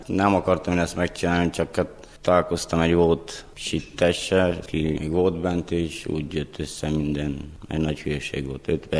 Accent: Târgu Mureș, Mureș County, Romania; mert itt születtem, itt nőttem fel, szeretem ezt a várost.

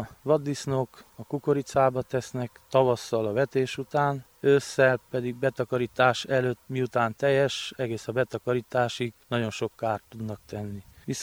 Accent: Székelyvaja, Mureș County, Romania; Igen, tehát a szülőfalum is a vadászterülethez tartozik.

